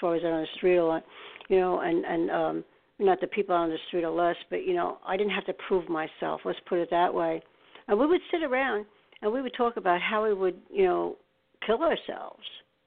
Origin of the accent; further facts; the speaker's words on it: Staten Island, New York, United States; We're always looked down by the rest of New Yorkers because we came from Staten Island.